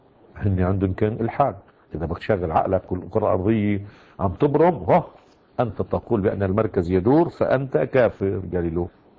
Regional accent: Lebanon; وانا لبناني بحب اللبناني

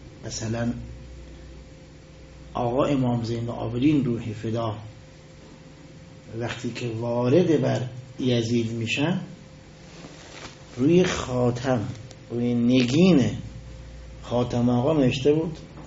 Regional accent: Ahvaz, Khuzestan, Iran; گفتم از اهواز هستم.

